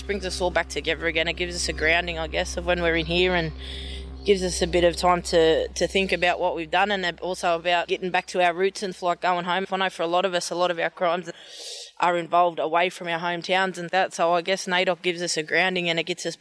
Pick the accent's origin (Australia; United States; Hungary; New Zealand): Australia; Wellington, New South Wales; also born or lived in Sydney; Born and bred in Wellington, but lived a life in Sydney. From the Wiradjuri tribe. My mum's a Wirram Wirram woman and my dad's a Tabagar man.